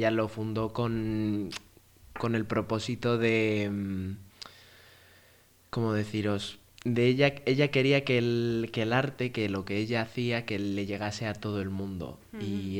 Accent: Bilbao, Basque Country, Spain; also born or lived in Colombia; Bueno, me crié en Bilbao. Sí. De hecho, nací en Colombia, realmente.

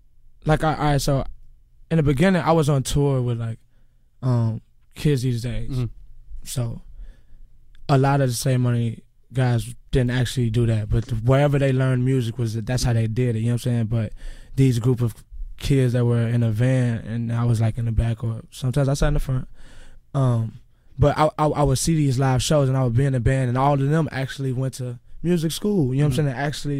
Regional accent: Illinois, United States; And then I'm from the Austin community, coincidence.

